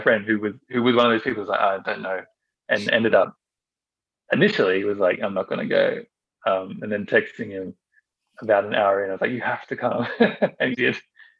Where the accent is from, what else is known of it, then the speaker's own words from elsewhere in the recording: Australia; I'm from Australia, which is quite a liberal society